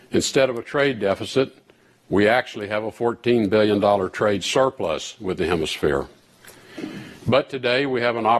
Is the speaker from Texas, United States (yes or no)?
yes; Texas, United States; I'm a Texan, former energy executive, and I'm also a rancher.